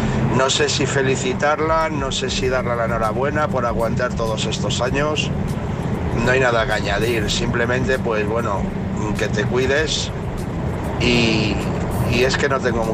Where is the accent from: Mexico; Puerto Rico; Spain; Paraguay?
Spain; Toledo, Castilla-La Mancha; que yo también soy castellano manchego de Toledo.